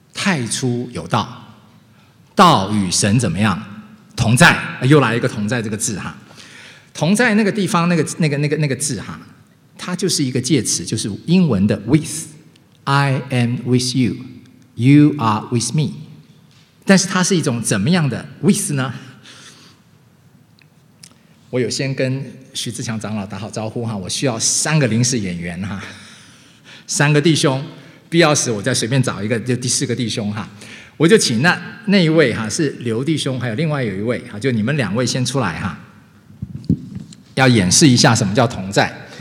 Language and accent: Chinese; Taiwan; 我是从台湾出生长大的哈，我要当兵啊